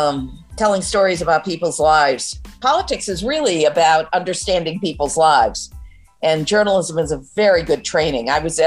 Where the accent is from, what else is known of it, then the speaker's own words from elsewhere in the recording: Cleveland, Ohio, United States; Well, I grew up in Cleveland, Ohio. My parents were working class.